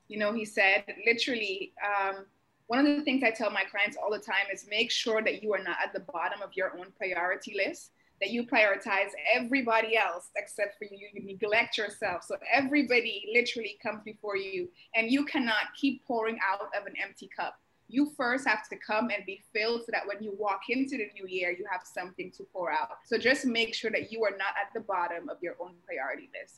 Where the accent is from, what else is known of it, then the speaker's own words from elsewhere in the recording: St. Martin; I am a Caribbean girl. I was born on St. Martin, very proud to be from St. Martin.